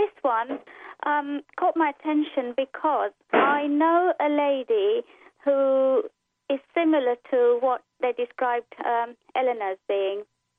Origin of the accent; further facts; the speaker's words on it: Aldershot, South East England, United Kingdom; I come from Aldershot, and I'm 42.